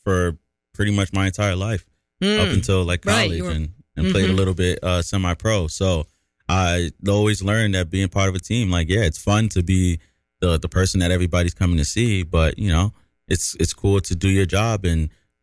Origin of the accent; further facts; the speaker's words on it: New York, United States; And I'm from New York, and I want to be the voice and want to be the guy that's kind of giving people those opportunities.